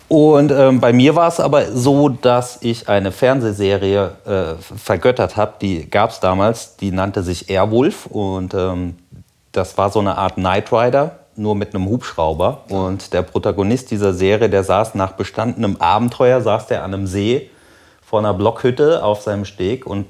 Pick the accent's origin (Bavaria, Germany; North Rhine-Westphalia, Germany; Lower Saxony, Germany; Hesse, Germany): Hesse, Germany; Schlüchtern; Ich bin geboren in Hessen, genau in der Mitte zwischen Frankfurt und Fulda. Im schönen Bergwinkel, der Ort heißt Schlüchtern. Dort bin ich zur Schule gegangen, habe mein Abi gemacht